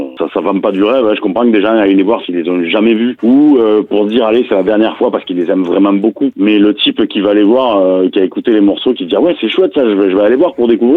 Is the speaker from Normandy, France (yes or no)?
no; Béziers, Occitanie, France; avec un sold out du côté de Bordeaux ou chez nous à Béziers